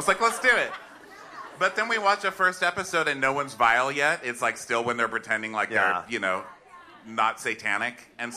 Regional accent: Texas, United States; I mean, I'm from Texas, and the rumors are we're loudmouth assholes, and that's not true, obviously.

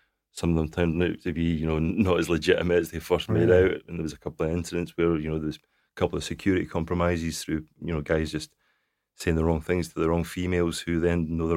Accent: Falkirk, Scotland, United Kingdom; Yeah, because I was from Falkirk to Glasgow. It was only 20, 25 minutes on the train, so right. I used to commute.

